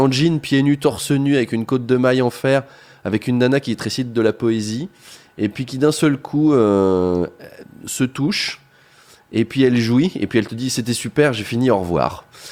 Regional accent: Versailles, Île-de-France, France; Moi, je viens de Versailles, hein, j'ai été élevé dans une idée de.

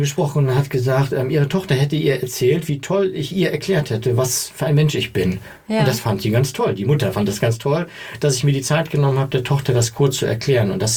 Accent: East Germany, Germany; Ich komme aus dem Osten, das ist so das Übliche.

